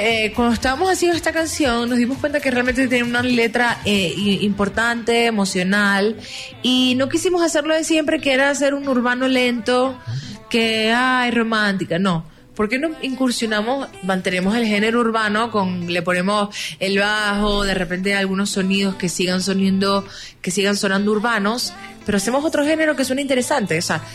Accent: Venezuela; now in Mexico; por lo menos yo que soy venezolana, México es un país hermano.

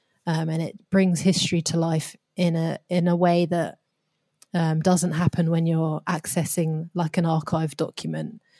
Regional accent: United Kingdom; my position growing up in Britain. And particularly because I grew up in a place where there were not a lot of people like me.

